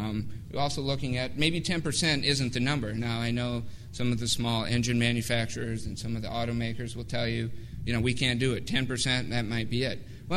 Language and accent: English; Iowa, United States; I grew up on a farm in northern Iowa. My hometown's 300 people, and when I go back, you know, there isn't a lot left.